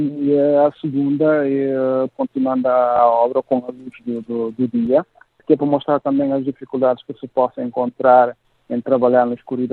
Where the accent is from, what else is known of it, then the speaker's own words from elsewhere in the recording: Guinea-Bissau; como guineense que sou, esse problema ainda é patente na minha terra.